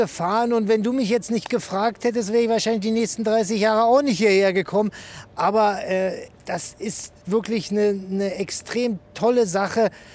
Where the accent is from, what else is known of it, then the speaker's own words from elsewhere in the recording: Germany; Ich meine, ich bin Deutscher, der ist hier, erkennt mich als Fußballer.